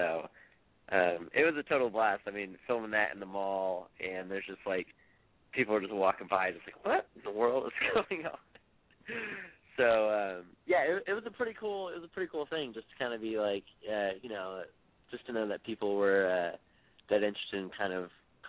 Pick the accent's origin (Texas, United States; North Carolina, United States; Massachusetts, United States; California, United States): Texas, United States; now in Nashville, United States; I grew up in Texas, or, you know, spent a good chunk of my life in Texas, and the lure of coming out here in Nashville